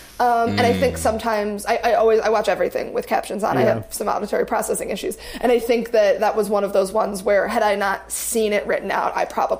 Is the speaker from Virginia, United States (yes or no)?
no; Chicago, Illinois, United States; I'm from Chicago. I still have the Chicago flag and skyline on me